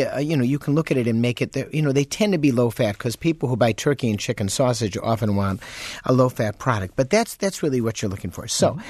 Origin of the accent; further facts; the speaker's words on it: Chicago, Illinois, United States; when I go back to my hometown of Chicago